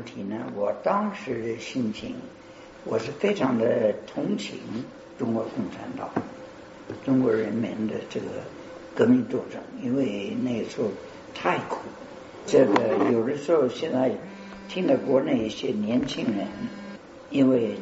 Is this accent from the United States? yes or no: yes; United States; Chinese is a second language; now in China; 当然我是美国人，我也爱自己人民